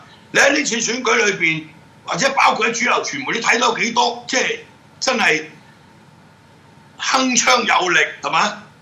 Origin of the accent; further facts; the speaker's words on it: Hong Kong; 這些也是我們香港人、台灣的人很關心的